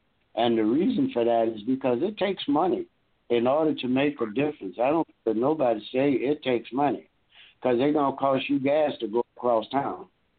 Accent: Lake Charles, Louisiana, United States; Charles, Louisiana, and I'm really proud of you guys, you know. And the reason for that is because that's my hometown

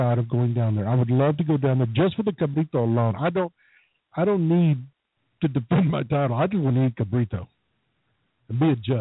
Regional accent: Texas, United States; Now, growing up in West Texas, same thing.

